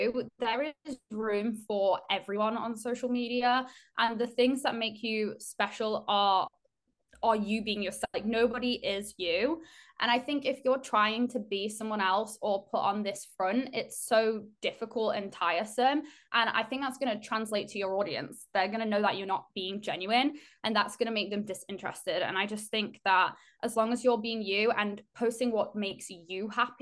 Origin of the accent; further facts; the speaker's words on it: England, United Kingdom; I'm from England